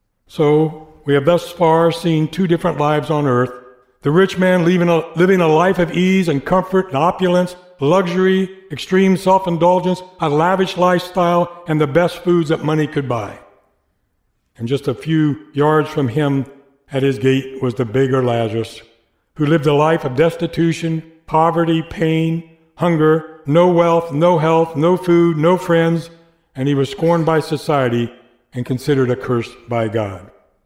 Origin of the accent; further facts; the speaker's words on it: Ohio, United States; born there; I was born in Ohio. I was born again in Indiana.